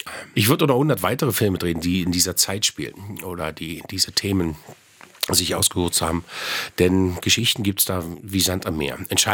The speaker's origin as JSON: {"language": "German", "region": "Berlin", "country": "Germany", "tie": "born there", "said": "Ich bin in Lichtenberg geboren und bin stolz, eine Berliner Pflanze zu sein."}